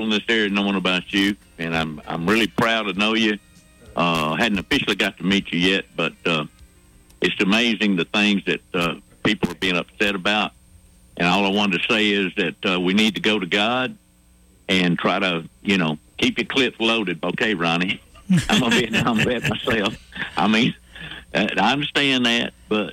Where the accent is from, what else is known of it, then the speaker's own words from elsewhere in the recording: Gadsden, Alabama, United States; Now, a lot of people ask me around Montgomery. I'm not from here. I'm from Gadsden.